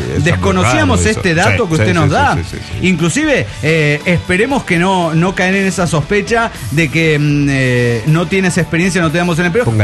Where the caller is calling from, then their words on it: Morelia, Michoacán, Mexico; de Morelia, Michoacán.